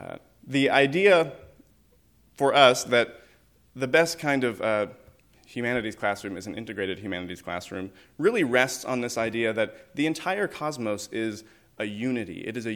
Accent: Oregon, United States; moved away; also born or lived in Florida; I'm originally from Oregon. This is a rabbit trail. But I moved to Florida.

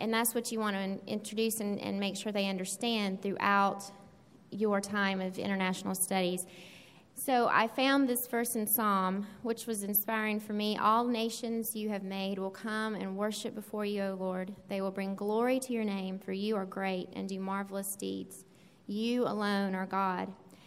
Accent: Augusta, Georgia, United States; accent: southern; moved away as an adult; now in Ormond Beach, United States; So yes, if you hear a southern accent, it's not from Florida. It's a Georgia thing. I moved there from Augusta, Georgia, where I was born and raised. We moved here in 2000.

